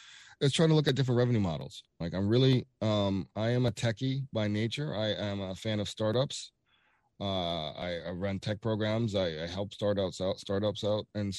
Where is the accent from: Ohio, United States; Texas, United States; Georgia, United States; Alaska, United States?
Georgia, United States; Atlanta; now in Milwaukee, United States; I'm from Atlanta.